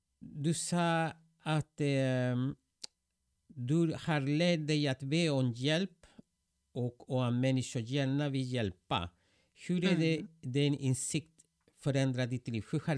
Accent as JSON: {"language": "Swedish", "country": "Chile", "second_language": "Swedish", "lives_now": "Sweden", "said": "jag kommer från Sydamerika, från Chile, och vi är väldigt vana att hjälpa varandra"}